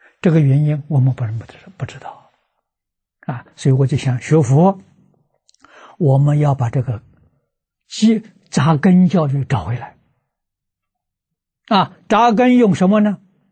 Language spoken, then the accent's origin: Chinese; China; 我们中国人从满清亡国之后，到现在这一个世纪一百年